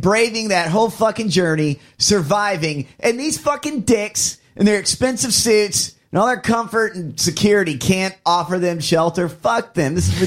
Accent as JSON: {"language": "English", "country": "United States", "said": "I'm an American."}